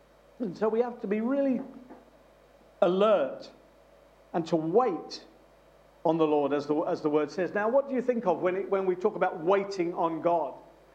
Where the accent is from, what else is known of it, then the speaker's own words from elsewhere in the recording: United Kingdom; We're very British, aren't we?